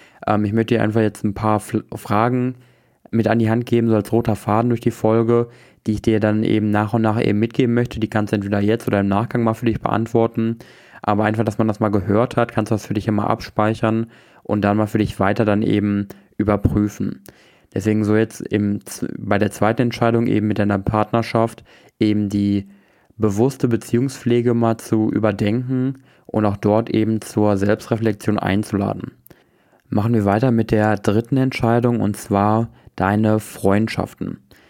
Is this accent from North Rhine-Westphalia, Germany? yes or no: yes; Wesel, North Rhine-Westphalia, Germany; ich komme aus Wesel. Meine Antwort ist, ich lebe in Wesel, weil ich hier aufgewachsen bin.